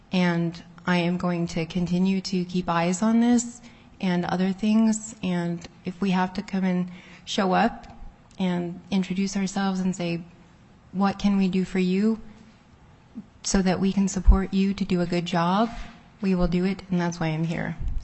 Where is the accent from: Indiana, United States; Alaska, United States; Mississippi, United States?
Alaska, United States; Juneau; I'm from Juneau. I live in Auk Bay.